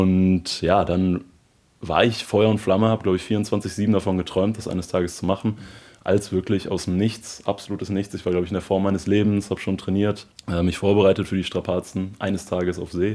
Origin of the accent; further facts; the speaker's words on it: Bergisch Gladbach, North Rhine-Westphalia, Germany; Ich bin in Bergisch Gladbach aufgewachsen, sprich, wir haben jetzt nicht die Nordsee hier um die Ecke.